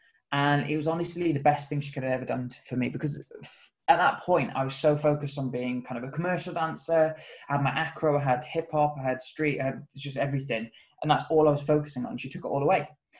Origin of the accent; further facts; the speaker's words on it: Cork, Munster, Ireland; also born or lived in Wales; So I was from Ireland. Well, born in Wales and then raised in Ireland. So I started in Ireland, in Cork.